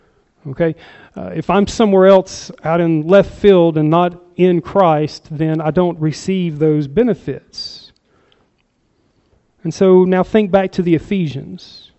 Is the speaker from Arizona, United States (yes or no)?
no; Chattanooga, Tennessee, United States; now in Newman Grove, United States; I'm originally from Chattanooga. Do I get any benefits from Chattanooga, Tennessee by living in Newman Grove?